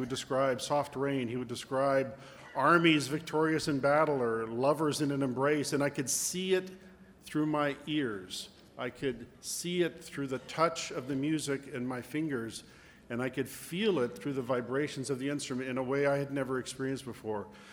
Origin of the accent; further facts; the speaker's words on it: Arizona, United States; In the race for the states, I come from Arizona, so you can count one more for Arizona there.